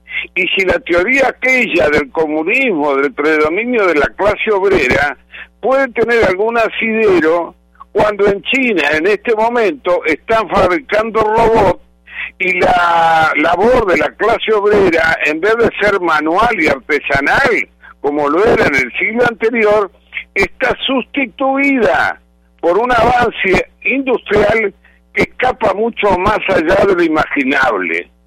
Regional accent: Argentina; y tengo que decirlo como argentino

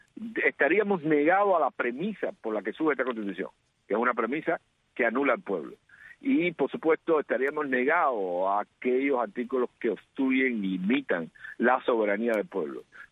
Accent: Cuba; no respetan mi derecho como individuo, como persona y como cubano

